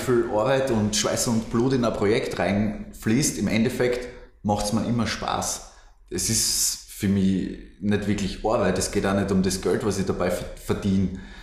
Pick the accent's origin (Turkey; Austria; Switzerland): Austria; Hartberg, Styria; Also, wenn ich mal zum Beispiel in Hartberg, wo ich herkomme, so die...